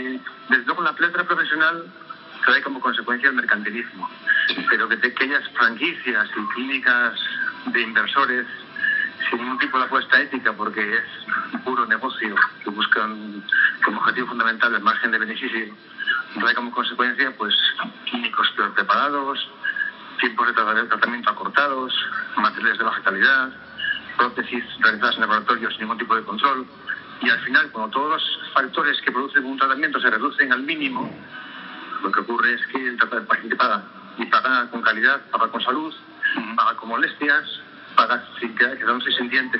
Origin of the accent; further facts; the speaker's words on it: Asturias, Spain; Yo soy asturiano y soy de aquí arriba.